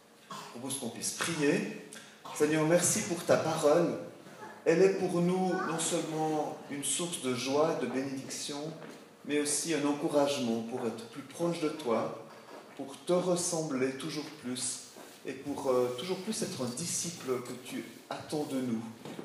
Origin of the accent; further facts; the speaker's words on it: Switzerland; Je suis un Suisse de 55 ans